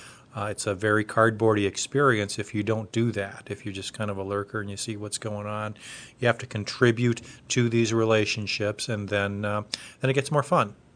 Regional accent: West Coast, United States; Plus, I grew up on the West Coast, and a lot of the friends that I made in high school and so forth are there

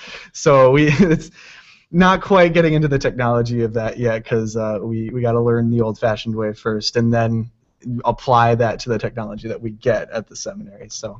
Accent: Saline, Michigan, United States; Well, I'm from Saline, Michigan, which is right next to Ann Arbor.

